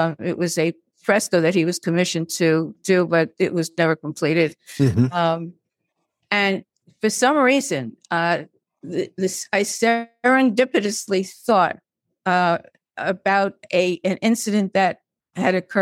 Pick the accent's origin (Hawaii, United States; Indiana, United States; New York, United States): New York, United States; Brooklyn; And I was this pipsqueak from Brooklyn, and I was surrounded by debutantes.